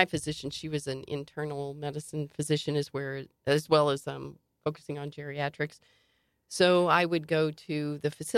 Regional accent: West Virginia, United States; considering it was a town of very similar where I grew up in West Virginia.

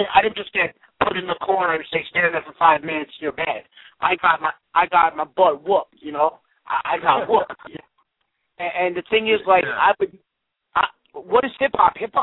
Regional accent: New Jersey, United States; I mean, I'm not from the down south. I've been born and raised in Jersey my whole life

